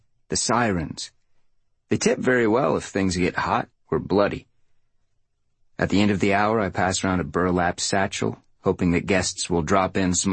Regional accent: California, United States; Most of the staff is Ukrainian, but I'm from California.

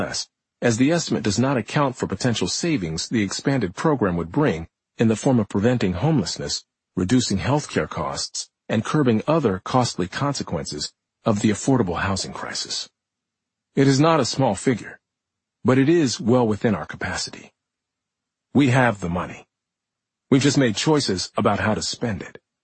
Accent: Winslow, Arizona, United States; I was able to attend Arizona State University, a 4-hour drive from my hometown of Winslow.

